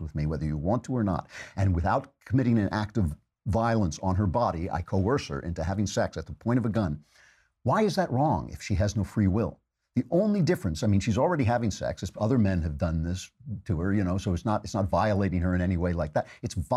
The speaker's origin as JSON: {"language": "English", "country": "United States", "said": "I'll wear any damn thing I please because I'm an American."}